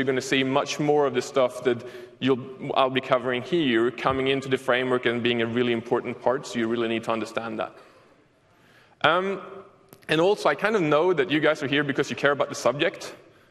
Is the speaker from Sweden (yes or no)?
yes; Sweden; English is a second language; Yes, I am from Sweden, so if you don't understand what I'm saying, tough.